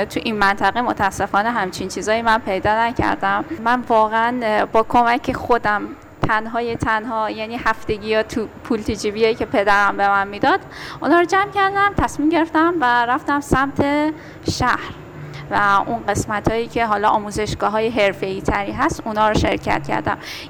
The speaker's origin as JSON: {"language": "Persian", "town": "Mashhad", "region": "Razavi Khorasan", "country": "Iran", "tie": "born there", "said": "من کلا متولد مشهدم، همه خواهر برادرای من متولد مشهدن. من پدر مادرم وقتی که سن نوجوانی بودن از افغانستان مهاجرت کردن اومدن ایران، حتی تو ایران ازدواج کردن و بعد ما همه متولد مشهد."}